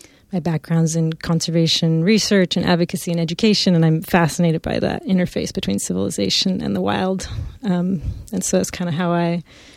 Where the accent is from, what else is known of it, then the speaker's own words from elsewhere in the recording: Oregon, United States; It's beautiful. I'm from Oregon and I'd never been there before.